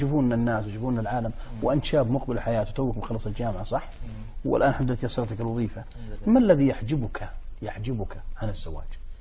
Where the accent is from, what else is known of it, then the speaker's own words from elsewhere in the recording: Saudi Arabia; لو يسألوني بعض الشباب عندنا في السعودية